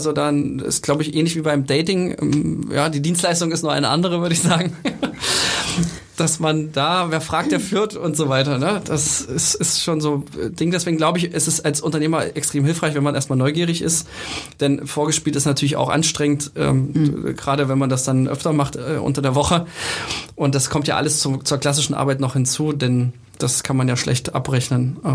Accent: Thuringia, Germany; ich komme jetzt aus Thüringen.

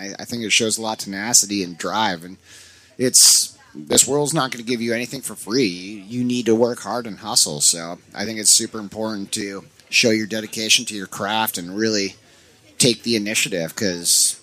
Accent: Vancouver, British Columbia, Canada; It's an original mountain bike film from my hometown in Vancouver, British Columbia.

